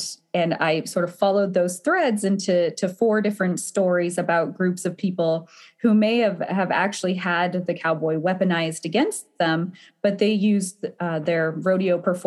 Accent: Idaho, United States; moved away; I was raised in Idaho, could not wait to get out.

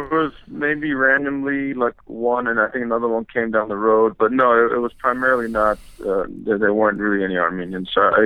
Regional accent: Los Angeles, California, United States; Yeah, I'm from L.A., born and raised, I grew up out here. I've never moved.

